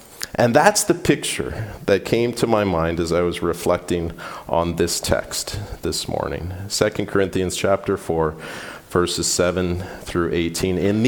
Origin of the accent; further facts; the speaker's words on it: Colchester, Ontario, Canada; I grew up in Colchester, so I grew up just a few blocks away from Lake Erie.